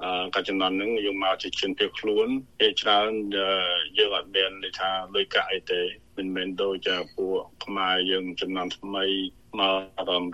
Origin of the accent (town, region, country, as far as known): Battambang, Cambodia; born or raised there